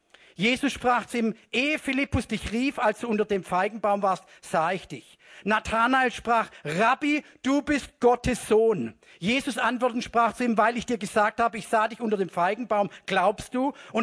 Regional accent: Southern Germany, Germany; born there; ich bin ja in Süddeutschland geboren, direkt gegenüber vom Güterbahnhof.

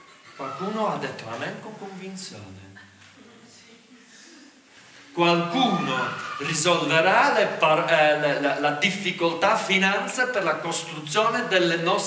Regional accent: Switzerland; sarà perché sono cresciuto in Svizzera

